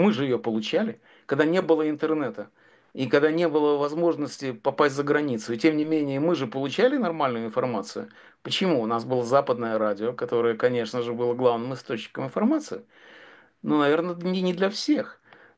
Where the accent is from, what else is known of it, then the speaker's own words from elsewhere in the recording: United States; И таксист, убедившись в том, что я из Америки